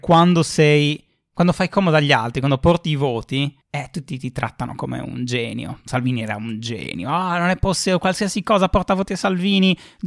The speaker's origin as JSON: {"language": "Italian", "region": "Sardinia", "country": "Italy", "said": "ma noi da sardi lo sappiamo molto bene, quindi ti sposti anche controvoglia perché lo devi fare."}